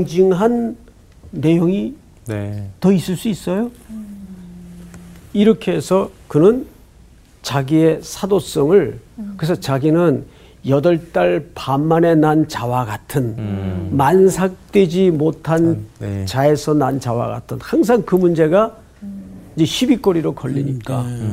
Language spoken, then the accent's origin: Korean; South Korea; born there; 나는 어쩌다 대한민국에서 태어나가지고